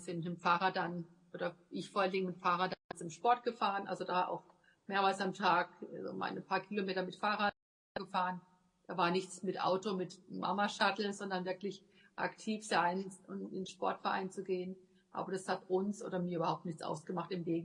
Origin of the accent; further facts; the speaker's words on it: Waldkirch, Baden-Württemberg, Germany; ich bin in Waldkirch bei Freiburg geboren und auch aufgewachsen.